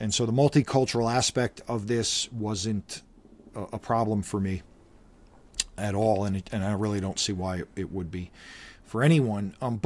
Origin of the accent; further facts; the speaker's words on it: Florida, United States; And I'm from South Florida, and I love so much of the culture I grew up around.